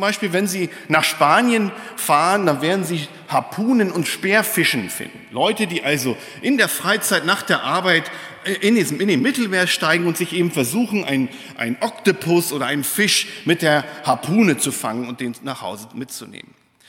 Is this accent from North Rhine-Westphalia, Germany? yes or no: no; Lohne, Lower Saxony, Germany; Ich bin gebürtig aus Niedersachsen tatsächlich, Lohne-Dinklage, da wo die Schweine wohnen